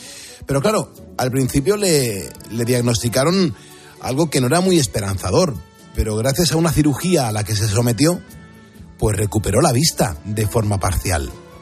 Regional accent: Madrid, Community of Madrid, Spain; now in Estepona, Spain; yo soy de Madrid, de pura cepa, y yo nunca he tenido pueblo.

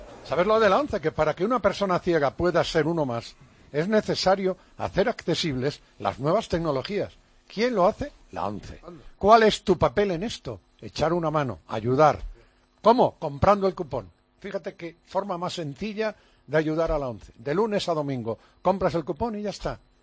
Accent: Padrón, Galicia, Spain; El Flavia de mi pueblo de Padrón.

